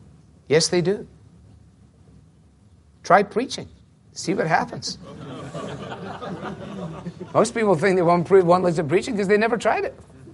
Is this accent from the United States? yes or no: no; Scotland, United Kingdom; I was brought up in Scotland in a highly dispensational context.